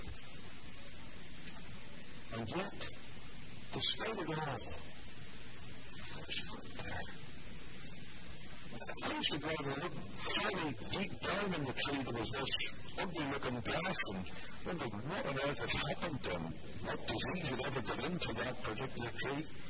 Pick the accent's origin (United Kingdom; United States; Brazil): United Kingdom; Northern Ireland; growing up in Northern Ireland, we had a very modest orchard in our backyard.